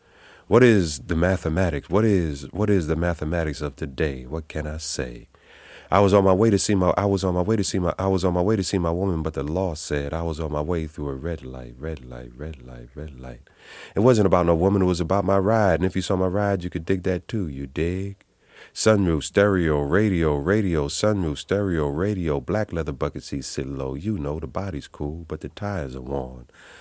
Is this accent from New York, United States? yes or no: yes; New York City, New York, United States; I grew up in New York City. Spent a great deal of time in my family homeland in South Carolina. But I grew up in Harlem and East Harlem, or El Barrio.